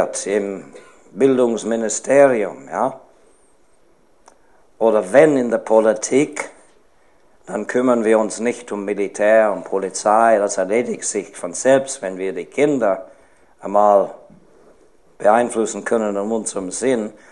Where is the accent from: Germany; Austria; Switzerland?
Switzerland; ein Lehrerbegleitheft, das bei uns in der Schweiz gebraucht wird